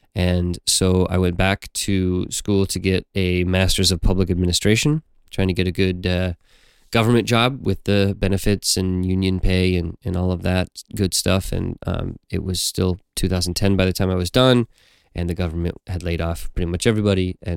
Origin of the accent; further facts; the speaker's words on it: Minnesota, United States; now in Washington, United States; I'm a American, you know, white male in my early 30s. I grew up in a small town in Minnesota. I've lived a few different places around the U.S.